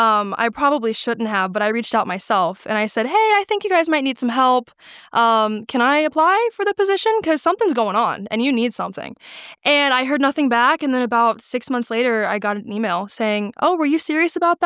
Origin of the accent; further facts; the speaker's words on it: Indiana, United States; Well, I came from Brown County.